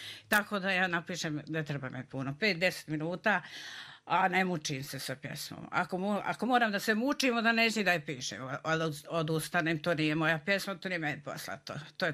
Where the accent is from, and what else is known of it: Kotor Varoš, Republika Srpska, Bosnia & Herzegovina; born there